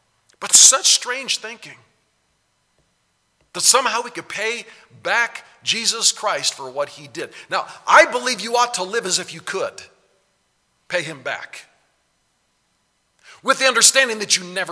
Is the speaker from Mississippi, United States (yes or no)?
no; Hutchinson, Kansas, United States; born there; I grew up in Hutchinson, Kansas. That's where I was born. I shouldn't say I grew up there.